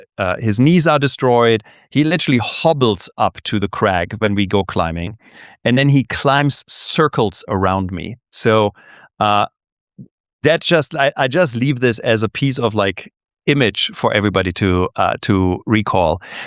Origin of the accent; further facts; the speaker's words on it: Germany; English is a second language; I grew up in Germany.